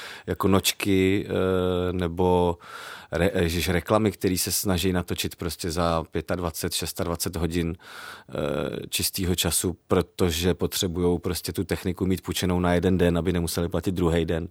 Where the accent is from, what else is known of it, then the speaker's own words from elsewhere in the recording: Karlovy Vary, Karlovy Vary Region, Czechia; also born or lived in Prague; já jsem se narodil v Praze, ale vyrůstal jsem v Karlových Varech. Tak já vždycky říkám, že jsem hrdý karlovarský Žižkovák.